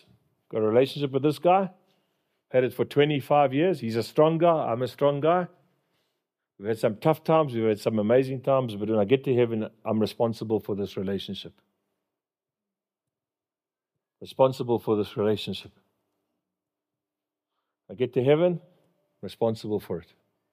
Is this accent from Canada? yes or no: no; Durban, KwaZulu-Natal, South Africa; We're Englishmen. We're from Durban.